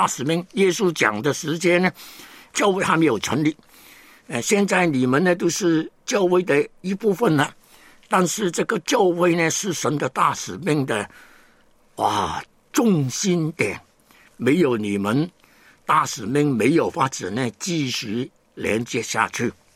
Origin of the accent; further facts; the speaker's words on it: Hong Kong; 整个香港呢，我是香港人啊，都是很贫穷的